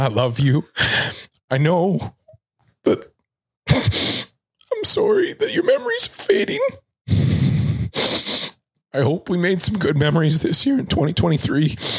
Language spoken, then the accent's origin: English; Halifax, Nova Scotia, Canada; I know I'm from Halifax.